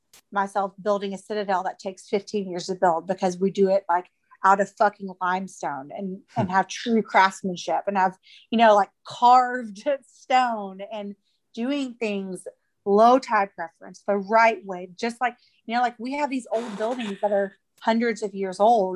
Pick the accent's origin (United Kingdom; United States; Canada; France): United States; the South; I'm from the South, so I'm biased, of course, but I think tradition is a big deal where we are.